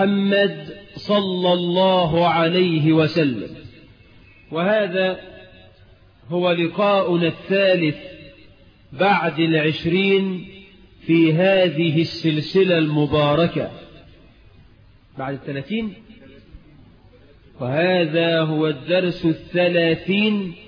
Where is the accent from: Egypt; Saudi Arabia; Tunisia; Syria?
Egypt; اللهم اجعل بلدنا مصر آمنة مطمئنة